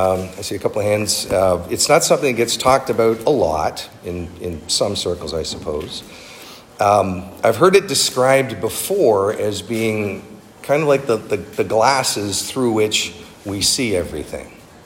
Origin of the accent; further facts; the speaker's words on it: Toronto, Ontario, Canada; I grew up in Toronto, and when I was in driver ed, they taught us to have one foot on the gas and the other one on the horn, right?